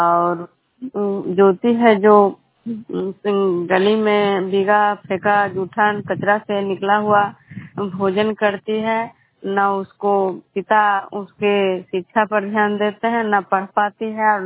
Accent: Bihar, India; मैं विष्णुपुर ग्राम खुजरा पंचायत नालंदा जिला नगर खंड के निवासी हूँ।

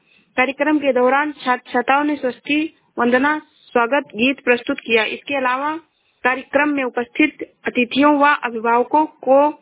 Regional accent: Shravasti, Uttar Pradesh, India; मैं जिला श्रावस्ती से हूँ।

